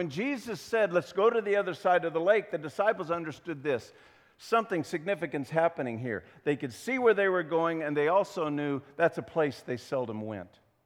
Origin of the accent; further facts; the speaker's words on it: Midwest, United States; because that's what we think in terms of when we're from the Midwest and never see the sea.